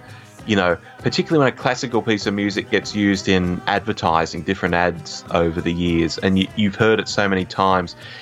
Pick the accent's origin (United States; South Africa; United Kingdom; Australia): Australia; And as an Australian, every episode of Young Talent Time back in the 1980s used to close